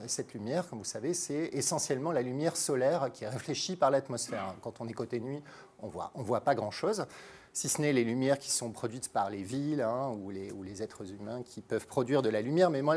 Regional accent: Marseille, Provence-Alpes-Côte d'Azur, France; Effectivement, je viens de Marseille, j'y étais ce matin

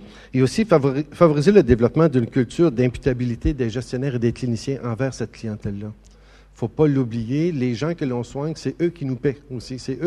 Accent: Quebec, Canada; Je ne sais pas comment c'est ici, mais chez nous au Québec

